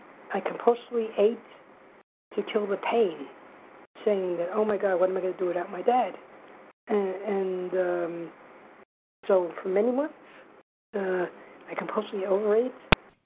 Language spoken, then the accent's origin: English; New York, United States; Hi, everybody. … from New York.